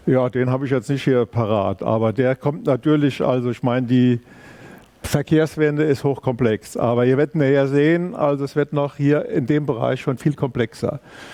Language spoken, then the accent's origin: German; Rhineland-Palatinate, Germany; Also ich komme eigentlich aus dem Rhein-Hunsrück-Kreis